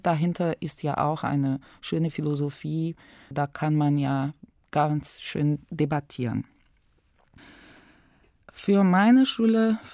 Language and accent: German; Rio de Janeiro, Brazil; German is a second language; ich komme aus Brasilien, aus der Stadt Rio de Janeiro und bin 1967 geboren.